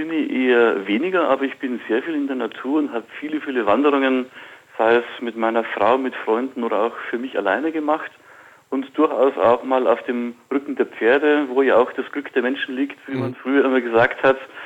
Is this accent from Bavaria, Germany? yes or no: yes; Munich, Bavaria, Germany; born there; ich bin in München geboren, das ist richtig. Ich bin zwar nicht jetzt so vom Dialekt her urbayerisch, weil ich auch viel im Frankfurter und Wiesbadener Raum unterwegs war beruflich, aber ich wohne seit eigentlich immer schon mit 2 Jahren Unterbrechung mal woanders